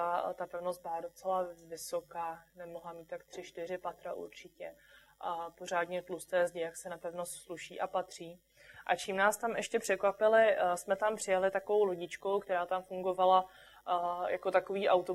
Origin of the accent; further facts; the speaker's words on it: Bohemia, Czechia; A my jsme říkali, že jsme z Čech a nechcete to česky?